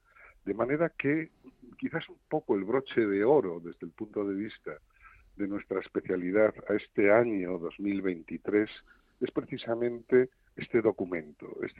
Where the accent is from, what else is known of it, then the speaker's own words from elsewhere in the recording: Trives, Galicia, Spain; tuve el honor de que fuese precisamente en mi pueblo, en Trives